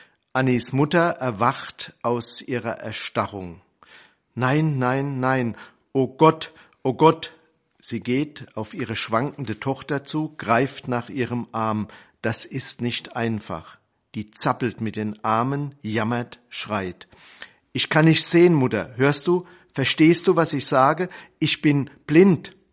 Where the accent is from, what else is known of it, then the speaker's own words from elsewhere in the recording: Dirmstein, Rhineland-Palatinate, Germany; Ich komme aus der Region. Dirmstein, Worms ist in der Nähe.